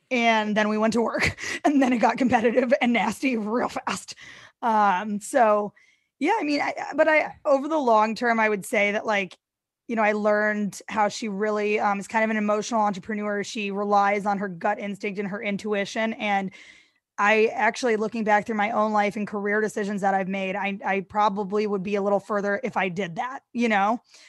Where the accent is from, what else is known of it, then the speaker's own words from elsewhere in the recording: St. Louis, Missouri, United States; also born or lived in New York; I grew up in St. Louis, Missouri.